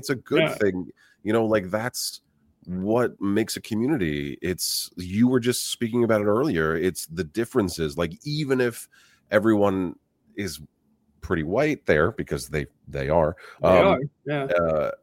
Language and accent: English; New York, United States; I mean, I'm from New York, and you get a larger tip if you go fast, right?